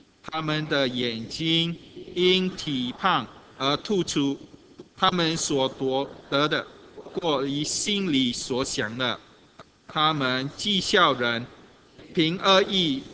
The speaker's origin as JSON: {"language": "Chinese", "country": "China", "said": "这个上天，我们看对我们中国人来讲是一句美好的一句话"}